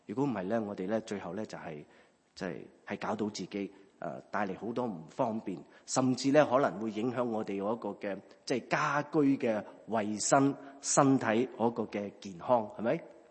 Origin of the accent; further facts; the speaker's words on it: China; 大家都明白，我哋中国人呢就係、是、过时过节